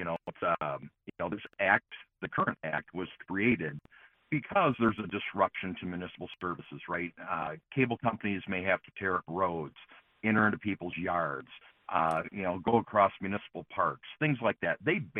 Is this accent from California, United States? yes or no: no; Michigan, United States; And so, I mean, I'm from Oakland County. Oakland County averages about 5 to 6 streaming services per household.